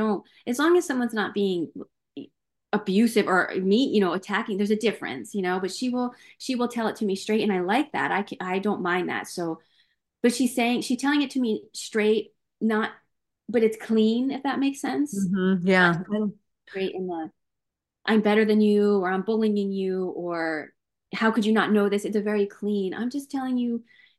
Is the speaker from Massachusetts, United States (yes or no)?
no; New York, United States; We grew up in New York and my mom cursed all the time